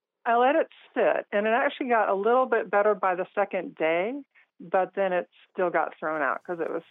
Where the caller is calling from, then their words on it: Blacksburg, Virginia, United States; I'm calling from Blacksburg, Virginia.